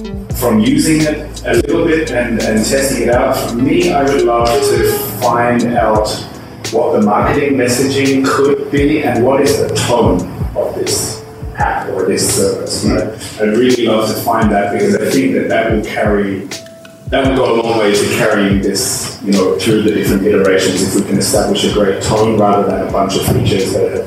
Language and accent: English; Belarus; I come from Belarus, so I've been growing for 3 years now.